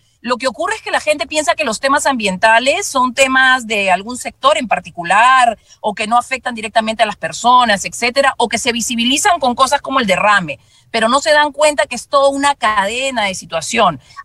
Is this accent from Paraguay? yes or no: no; Peru; empezar a creer y confiar entre nosotros como peruanos